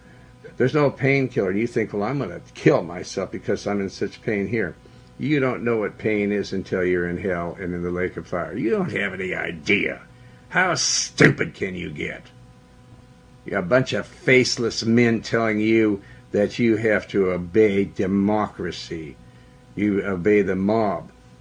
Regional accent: United States; All right, I'm an American. I believe in pounds, ounces, miles instead of meters.

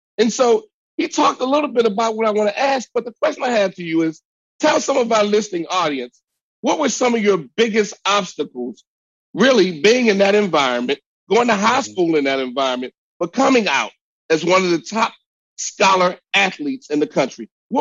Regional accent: Baltimore, Maryland, United States; You know, Tyrone grew up in D.C. I grew up in Baltimore.

